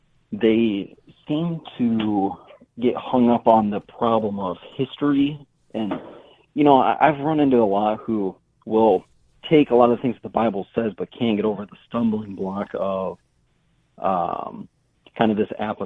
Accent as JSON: {"language": "English", "town": "Mount Morris", "region": "Michigan", "country": "United States", "said": "I'm from Mount Morris, Michigan."}